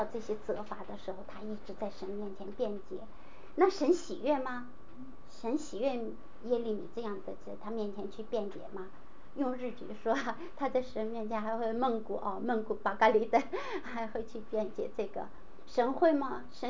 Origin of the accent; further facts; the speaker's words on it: California, United States; 那我们加州人，我们美国人哈，也不喜欢他